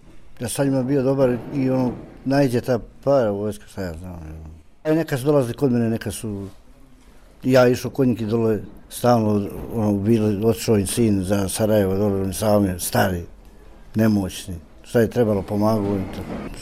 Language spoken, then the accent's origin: Serbian; Sjeverin, Šumadija and Western Serbia, Serbia; iz Sjeverina sam, tu sam blizu kao komšija.